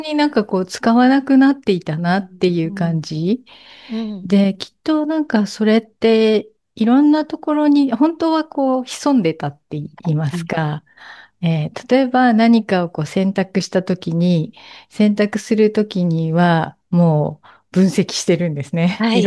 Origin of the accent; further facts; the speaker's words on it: Niigata, Japan; 私実は小さい頃新潟の田舎で育ってるんですけど、